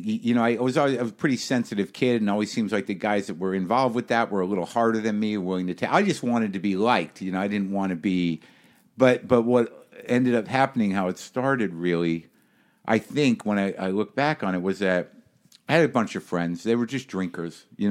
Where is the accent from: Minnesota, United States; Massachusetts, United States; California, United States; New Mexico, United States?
New Mexico, United States; Were loaded guns around because I grew up in New Mexico. Plenty of guns around.